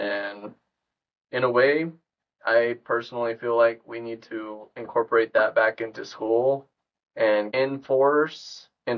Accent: New Mexico, United States; I don't know about you guys because I grew up in New Mexico and at public schools we had classes of government

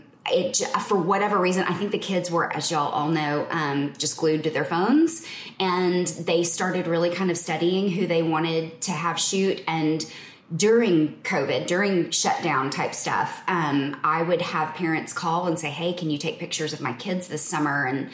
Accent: Fort Worth, Texas, United States; I am born and raised in Fort Worth, Texas, and started my photography journey a lot like other photographers did

